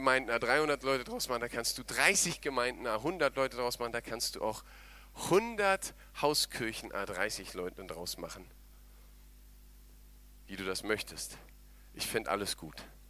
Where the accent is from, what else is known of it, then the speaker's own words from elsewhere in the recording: Germany; Und ich stelle bei mir immer wieder fest, dass wir als Deutsche, wenn wir dann so jetzt das erleben, was wir im Moment haben.